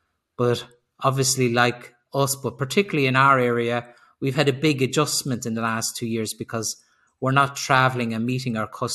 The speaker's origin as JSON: {"language": "English", "country": "Ireland", "also_born_or_lived": "Sweden / Slovenia / Spain", "moved": "as an adult", "lives_now": "Germany", "said": "And I'm originally Irish, but I've lived outside of Ireland for 30 years, and I've lived in a number of countries, worked in a number of organizations, lived in Sweden, Slovenia, Spain, and now I'm living here in Germany."}